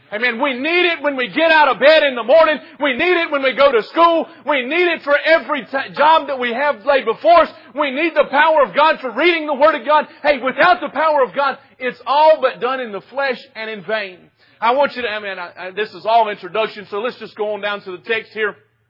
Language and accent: English; Florida, United States; now in North Carolina, United States; You know, I grew up in Florida. We never had any power outages.